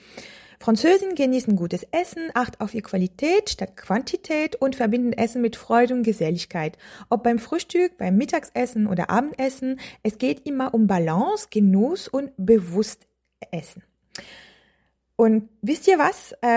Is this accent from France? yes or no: yes; France; German is a second language; Also ich bin in Frankreich geboren, ich habe in Frankreich gelebt, Hauptteil mein ganzes Leben.